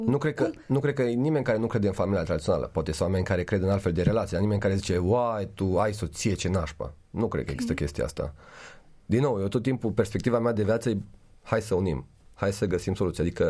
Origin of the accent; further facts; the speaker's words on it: Romania; Pentru că noi ca și români cred că suntem foarte empatici, știi? De-aia cred că există multă corupție în România, pentru că pe toată lumea ajutăm și așa mai departe.